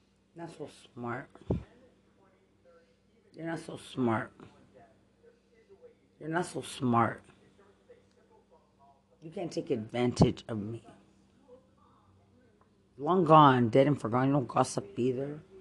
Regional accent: Lubbock, Texas, United States; I'm from Lubbock.

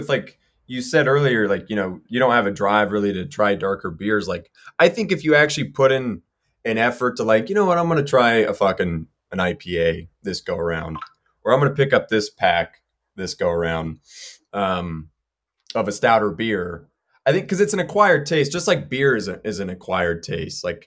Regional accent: Elko, Nevada, United States; I think because we grew up in Elko

